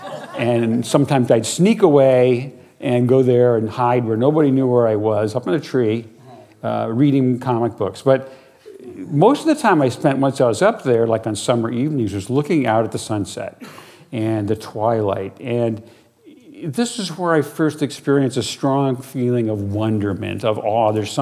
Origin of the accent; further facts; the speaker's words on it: Syracuse, New York, United States; In my case, I grew up in Syracuse, New York, and this is my neighborhood back in the 1950s, taken from the hill across the street.